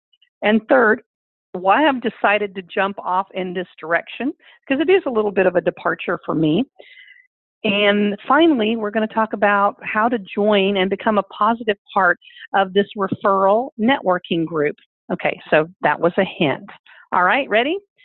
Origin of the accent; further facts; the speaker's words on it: Fort Worth, Texas, United States; I am from Fort Worth, Texas, and I spent the day traveling from DFW in my home state of Texas to JFK Airport in New York.